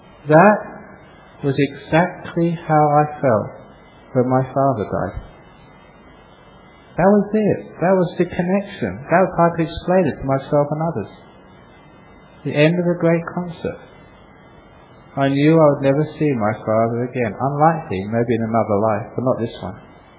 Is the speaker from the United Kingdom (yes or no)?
yes; London, United Kingdom; I was brought up in London. It was the time of the 60s.